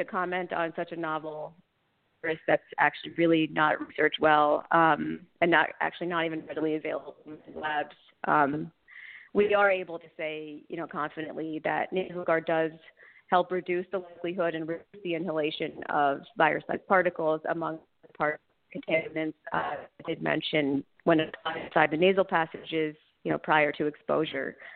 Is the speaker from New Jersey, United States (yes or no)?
yes; Somerville, New Jersey, United States; born there; I was born in Somerville, New Jersey, so not far from where we manufacture our products. I went to Hillsborough High School